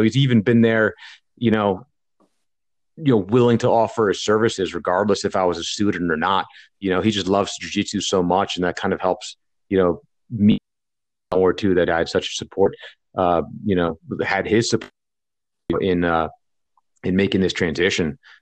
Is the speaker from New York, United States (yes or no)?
no; Philadelphia, Pennsylvania, United States; now in Phoenix, United States; We'd both grown up she was from Jersey. We're from Philly, and it was just time to, you know, make a change